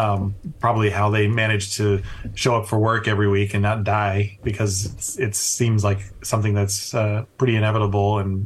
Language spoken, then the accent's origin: English; Chicago, Illinois, United States; born there; now in California, United States; I was born in Chicago, so Chicago Bears are one of my team.